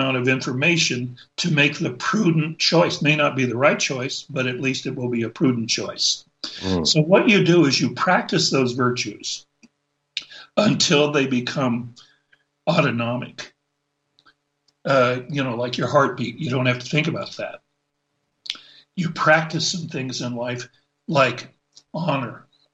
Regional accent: Oraibi, Arizona, United States; also born or lived in New Mexico / Utah; we grew up on Indian reservations in Arizona and New Mexico and Utah. And so I lived my early life in a little Hopi village called Oribe.

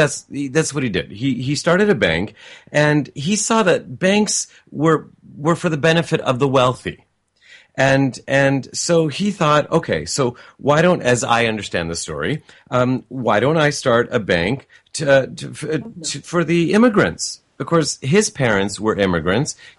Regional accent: United States; born there; maybe I know this because I was born in America, and I was born Italian-American, but I knew growing up of a man named Amadeo Giannini, maybe because I also grew up in a neighboring city.

